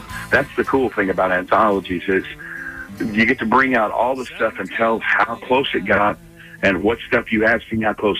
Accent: Oklahoma, United States; Hey, growing up in Oklahoma, the Big Red Machine was everything, with Johnny Bench being from Oklahoma.

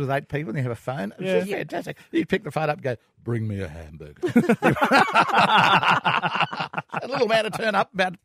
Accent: Queensland, Australia; Queensland. I'm from Queensland.

